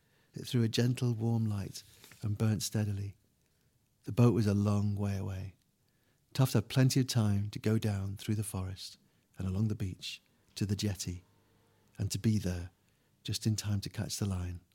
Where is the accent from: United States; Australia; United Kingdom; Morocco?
United Kingdom; England; We keep, because we're English and we give prestige to misery, we keep defaulting to talking about the darkness in these books.